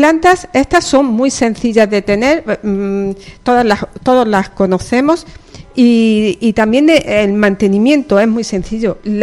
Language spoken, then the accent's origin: Spanish; Granada, Andalusia, Spain; soy de Granada, yo la conocía en maceta